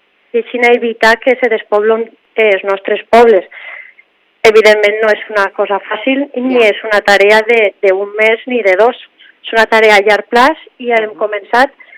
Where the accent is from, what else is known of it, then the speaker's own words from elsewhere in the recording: La Jana, Valencian Community, Spain; Jo soc de la Llana, d'un poble d'aquí del Baix Maestrat